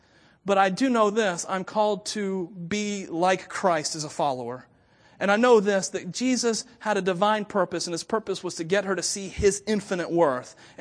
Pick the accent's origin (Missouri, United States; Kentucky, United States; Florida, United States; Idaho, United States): Florida, United States; Miami; born there; Well, as you know, I was born in Miami to Cuban immigrants. Well, my dad was, my mom, whatever. You get what I'm saying. We spoke Spanish at home.